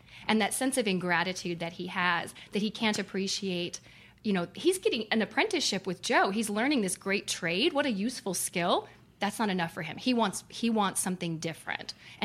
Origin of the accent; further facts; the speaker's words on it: United Kingdom; But because I'm British and I've been told it is, it must be.